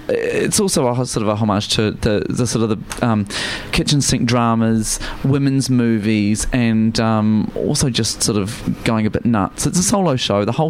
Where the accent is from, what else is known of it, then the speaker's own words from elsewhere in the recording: New Zealand; accent: New Zealand; I'm from New Zealand. Yeah. I'm the bitch across the ditch.